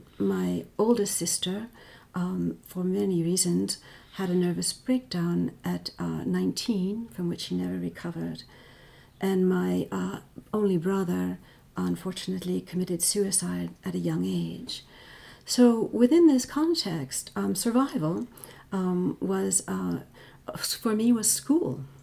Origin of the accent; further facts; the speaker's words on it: Mamaroneck, New York, United States; born there; I was born in Mamaroneck, New York, my father was a mechanical engineer